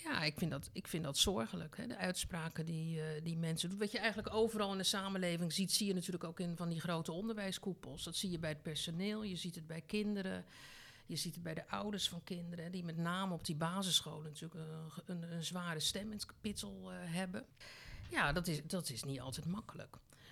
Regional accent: Heenvliet, South Holland, Netherlands; Ik kom oorspronkelijk uit Heenvliet, een van de Zuid-Hollandse eilanden.

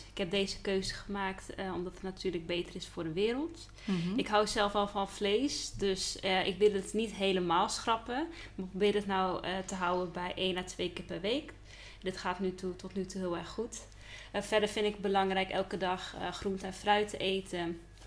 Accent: Emmen, Drenthe, Netherlands; moved away as an adult; also born or lived in Haarlem; now in Amsterdam, Netherlands; Ik ben 26 jaar. Ik kom uit Drenthe, uit Emmen. Ik heb daar een hele fijne jeugd gehad. Mijn ouders wonen daar nog steeds. Toen ik 19 was, ben ik verhuisd naar Haarlem. Daar heb ik 2 jaar gewoond. Op mijn 21ste ben ik verhuisd naar Amsterdam.

